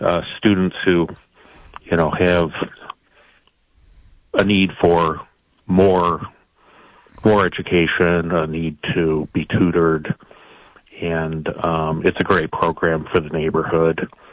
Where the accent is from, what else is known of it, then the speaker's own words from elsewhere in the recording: Flint, Michigan, United States; Well, I grew up in Flint, and my family attended St. Michael Church, which was closed a few years ago, unfortunately, but I grew up at that parish.